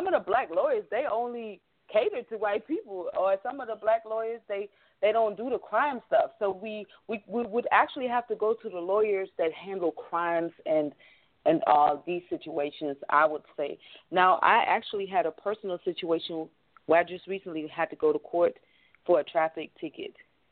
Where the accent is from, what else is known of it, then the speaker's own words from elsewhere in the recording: Germany; I am black on the outside, just on the inside, even though originally I'm from Germany.